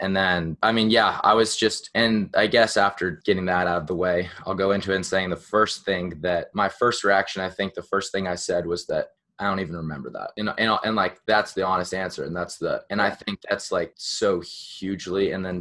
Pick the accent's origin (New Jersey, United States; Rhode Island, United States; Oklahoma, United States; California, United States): California, United States; San Francisco; born there; also born or lived in Portland / Utah / Italy; I was born in San Francisco, I moved to Portland, I lived in Utah, then I lived to Italy, and then I moved back to Portland.